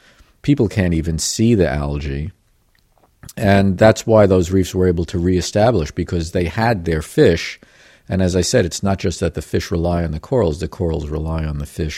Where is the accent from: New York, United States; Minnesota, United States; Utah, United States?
New York, United States; to the extent that I have grown up, I grew up around Long Island, and you know, I have some perspective.